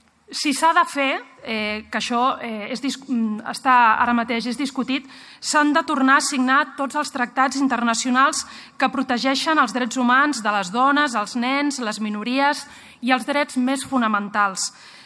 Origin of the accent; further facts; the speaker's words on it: Sitges, Catalonia, Spain; also born or lived in New York, United States; tot i que porto 15 anys visquent a Nova York, ja acabo de tornar, jo sóc de Sitges, així que estic molt contenta d'estar aquí avui.